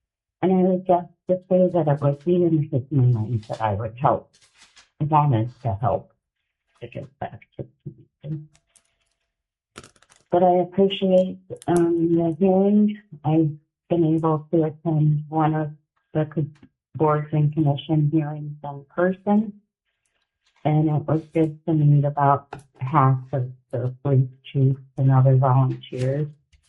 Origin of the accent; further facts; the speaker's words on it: Girdwood, Alaska, United States; I grew up in Girdwood and Bird Creek. Now I'm residing in Bird Creek